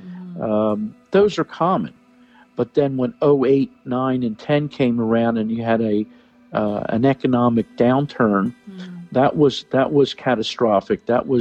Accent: Doylestown, Pennsylvania, United States; Growing up in Doylestown 40 years ago, 50 years ago

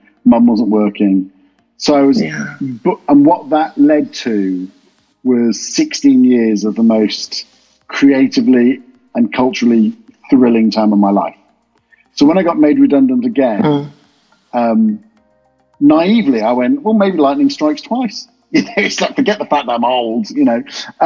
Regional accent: Nottingham, East Midlands, United Kingdom; I'm a bloke from Nottingham that didn't go to university because I was pretty rubbish at school.

